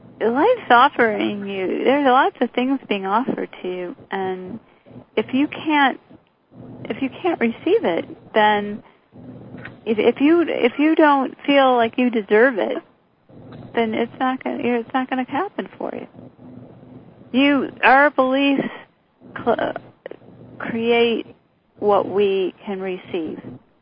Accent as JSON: {"language": "English", "town": "Detroit", "region": "Michigan", "country": "United States", "said": "Maybe it's because I'm from Detroit."}